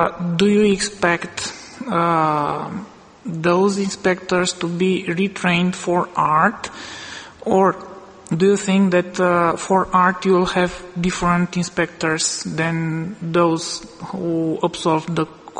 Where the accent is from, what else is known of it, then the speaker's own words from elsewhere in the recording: Romania; from Romania.